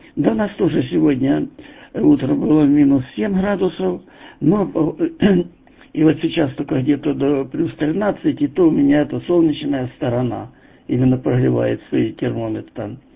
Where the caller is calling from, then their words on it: Shebekino, Belgorod Oblast, Russia; работаю я из Шебекино. Это южнее Белгорода, 35 километров.